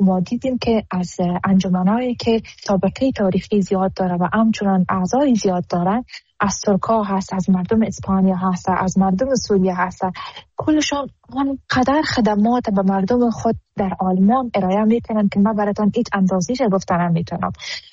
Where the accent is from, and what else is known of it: Afghanistan